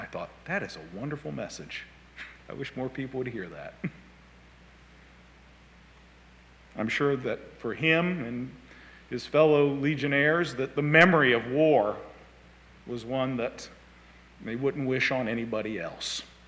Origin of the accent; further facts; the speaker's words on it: Knightstown, Indiana, United States; Growing up in Knightstown, you know, the kids from Kennard, they started going to, they always would join us at junior high.